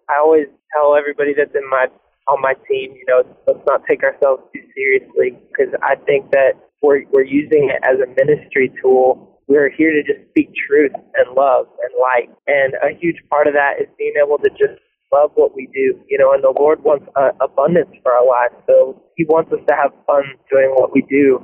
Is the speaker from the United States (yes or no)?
yes; Clovis, California, United States; I'm originally from Clovis, California.